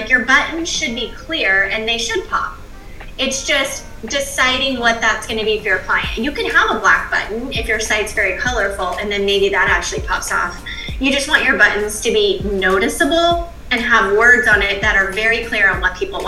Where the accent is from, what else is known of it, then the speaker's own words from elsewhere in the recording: California, United States; I came from California. I now live in the Carolinas